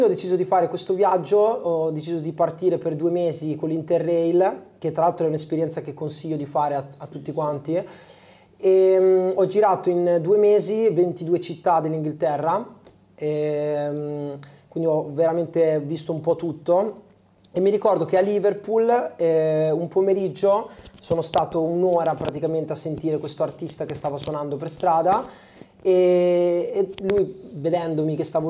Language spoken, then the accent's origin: Italian; Rimini, Emilia-Romagna, Italy; sono di Rimini, quindi vi lascio immaginare